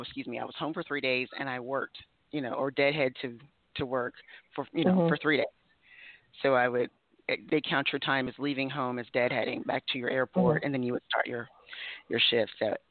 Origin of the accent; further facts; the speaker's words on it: New Orleans, Louisiana, United States; born there; also born or lived in Texas; I was born in New Orleans, but we were military family, so we moved around a lot. And I ended up going to Texas.